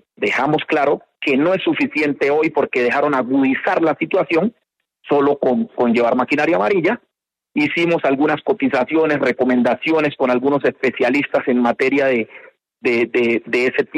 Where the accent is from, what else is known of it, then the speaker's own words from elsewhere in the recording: Colombia; nosotros también somos colombianos